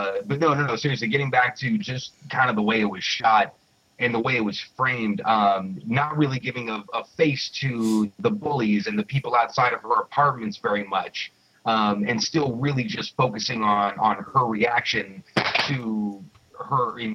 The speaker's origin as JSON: {"language": "English", "country": "United States", "said": "it's just because I'm an American, though, I think."}